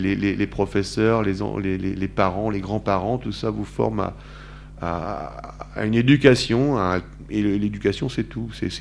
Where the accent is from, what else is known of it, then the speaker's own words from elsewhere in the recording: Brittany, France; Alors je parle de spécialité bretonne parce que je suis breton, mais parce que c'est des souvenirs d'enfance.